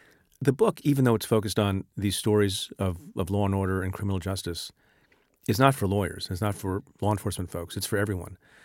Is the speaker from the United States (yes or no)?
no; India; born there; You know, my father emigrated from India. I was born in India.